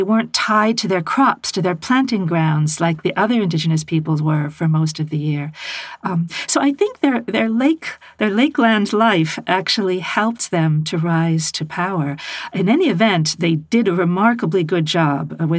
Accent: United States; But I think as an American woman and you as a Brit

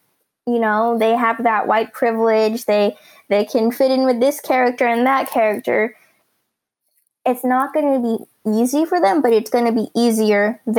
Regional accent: United States; And it's just, I'm a three-dimensional person, especially being Filipino-American.

